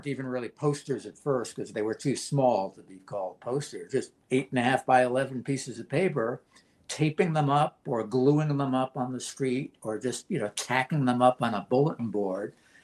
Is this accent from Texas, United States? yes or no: no; New York City, New York, United States; being born and raised in New York City, right there on the East Side, the Lower East Side, the Tompkins Square district, which is such a crossroads.